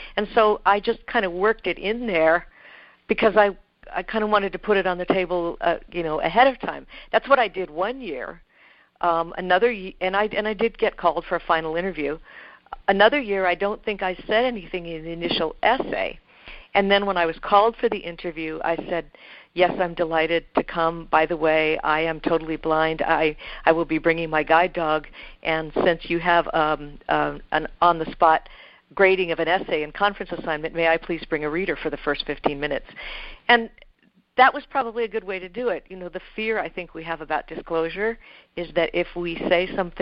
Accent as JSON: {"language": "English", "region": "California", "country": "United States", "tie": "born or raised there", "also_born_or_lived": "Massachusetts", "said": "My initial experience was that I came back to California, my home state, after being in Massachusetts"}